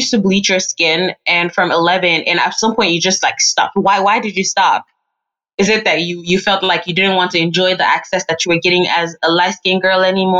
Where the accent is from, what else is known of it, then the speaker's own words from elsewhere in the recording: Nigeria; And you know, I'm Nigerian.